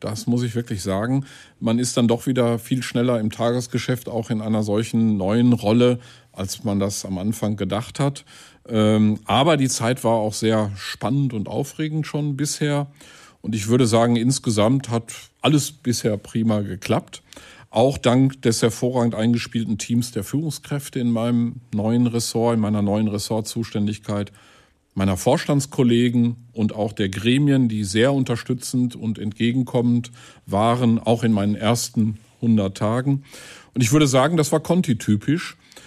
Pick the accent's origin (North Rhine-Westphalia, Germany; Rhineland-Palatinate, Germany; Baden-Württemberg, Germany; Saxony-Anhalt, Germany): North Rhine-Westphalia, Germany; Bochum; also born or lived in Munich / Castrop-Rauxel; Also ich stamme aus Bochum. Ich bin in Bochum aufgewachsen und dann habe ich tatsächlich nach Stationen zum Beispiel in München in Castrop-Rauxel gewohnt.